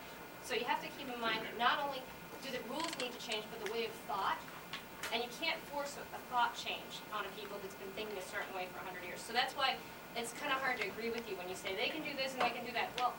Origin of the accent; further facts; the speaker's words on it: United States; I'm from the States, I'm kind of neutral, so.